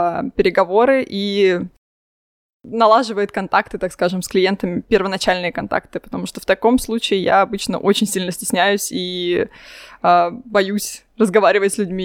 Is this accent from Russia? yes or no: yes; Russia; Нет, я отношусь отлично, так как я выросла в России.